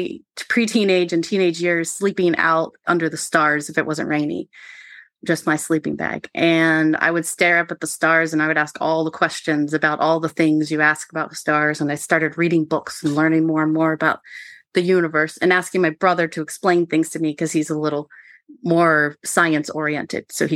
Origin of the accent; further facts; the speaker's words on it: Maryland, United States; I grew up on the Maryland side of the Potomac River. So walking distance from Harpers Ferry.